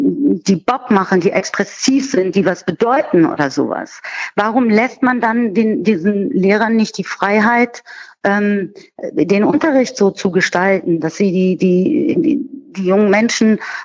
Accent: Berlin, Germany; jetzt komme ich aus Berlin

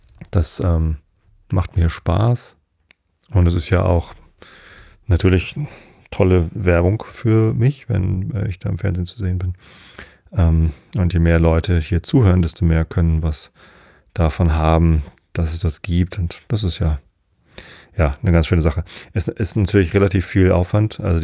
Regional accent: Northern Germany, Germany; Also ich bin ja Norddeutscher

